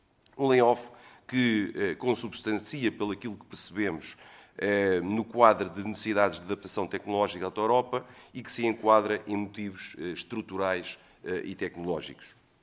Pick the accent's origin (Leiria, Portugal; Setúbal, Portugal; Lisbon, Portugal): Setúbal, Portugal; acompanho com muita atenção tudo aquilo que tem a ver com a região de Setúbal, de onde sou natural e onde resido